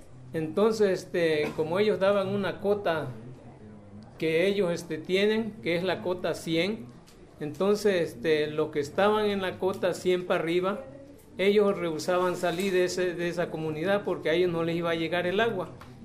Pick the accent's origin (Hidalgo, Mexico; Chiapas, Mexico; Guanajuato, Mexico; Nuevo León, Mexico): Chiapas, Mexico; Yo soy ciudadano chiapaneco y vivo en la comunidad de Rómulo Calzada, que se conoce como Herradura.